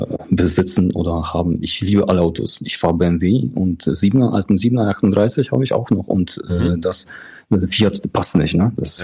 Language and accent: German; Poland; German is a second language; moved away; ich komme aus Polen und 2002. In Deutsch habe ich von King of Queens gelernt.